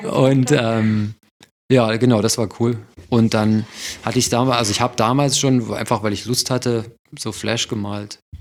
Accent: Thuringia, Germany; Ganz ursprünglich aus Thüringen, aus einem kleinen Dorf. 600 Einwohner.

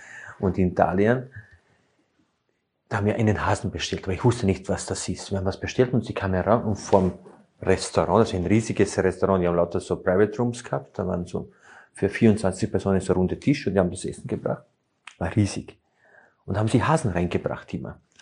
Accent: Slovenia; moved away; ich komme ja ursprünglich aus Slowenien

